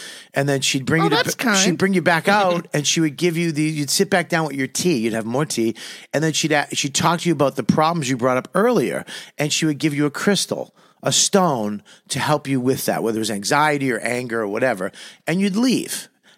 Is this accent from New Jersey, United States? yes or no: no; Boston, Massachusetts, United States; moved away as an adult; now in New York, United States; We dated in Boston. We're both from Boston. I moved to New York. She moved to LA.